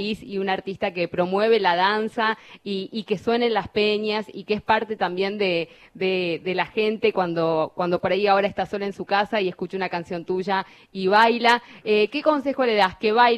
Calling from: Bajada del Agrio, Neuquén, Argentina; Somos de Bajada del Agrio, Neuquén.

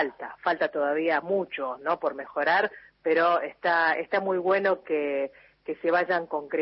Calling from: Santo Tomé, Corrientes, Argentina; Soy de Santo Tomé, provincia de Corrientes … los saluda

